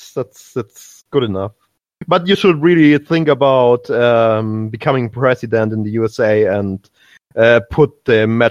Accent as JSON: {"language": "English", "region": "Bavaria", "country": "Germany", "second_language": "English", "said": "Yeah, I'm a Bavar"}